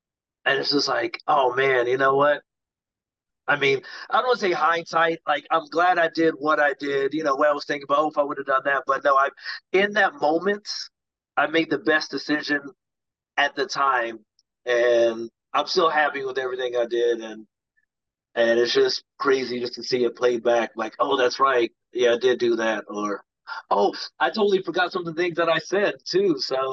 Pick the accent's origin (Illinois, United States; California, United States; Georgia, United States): Georgia, United States; Atlanta; I'm from Atlanta originally, so we were talking Atlanta